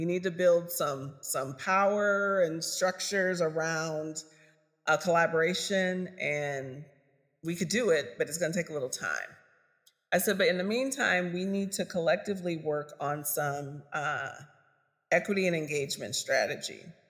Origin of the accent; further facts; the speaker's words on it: Iowa, United States; now in Minnesota, United States; So I'm not Minnesotan by birth. I've lived here for 25 years. I'm Midwest, right? I came from Iowa.